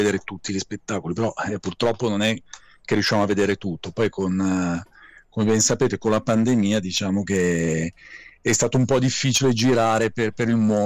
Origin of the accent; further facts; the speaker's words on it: Baggio, Lombardy, Italy; pur organizzando un festival a Raw, sono di Baggio.